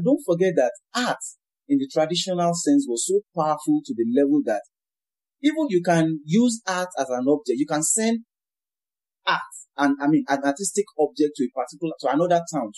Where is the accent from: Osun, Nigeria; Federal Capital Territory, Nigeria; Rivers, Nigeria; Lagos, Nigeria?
Osun, Nigeria; I'm a prince from Osun State, Ejibu